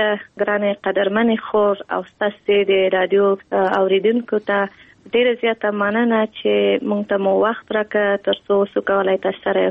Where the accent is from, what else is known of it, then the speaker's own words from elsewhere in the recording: Kabul, Afghanistan; پا کابل که زیگیده لیم پا کابل که لویه سویم پا کابل که مو تحصیلات